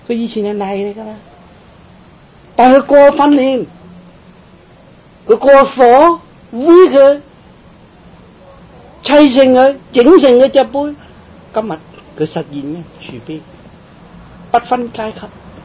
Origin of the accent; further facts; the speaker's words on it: China; 我哋中国人系个质地就随遇而安